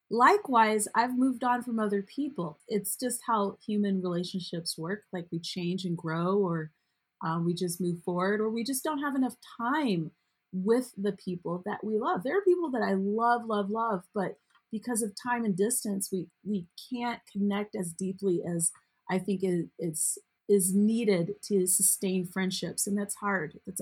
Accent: United States; As an American, it has also been one of the most heartbreaking and honestly disappointing experiences that I've had as a citizen of this country. And that's saying something because I am Black.

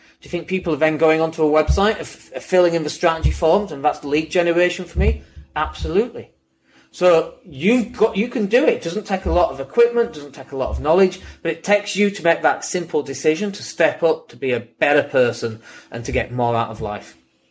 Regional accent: Leeds, Yorkshire and the Humber, United Kingdom; I'm from Leeds anyway.

